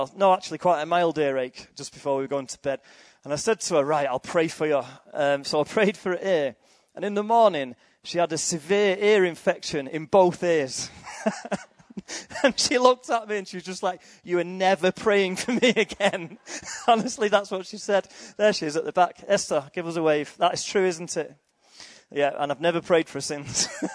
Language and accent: English; Salford, North West England, United Kingdom; And I'm from Salford. I grew up in Salford.